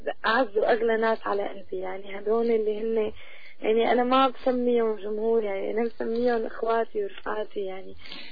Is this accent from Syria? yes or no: yes; Syria; بلادي سوريا